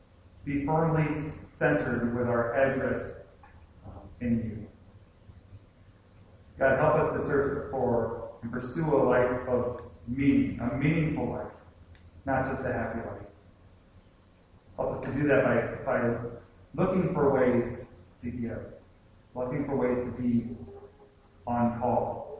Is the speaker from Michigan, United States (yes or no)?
yes; Michigan, United States; I said, oh, yeah, we're not from here. We're from Michigan.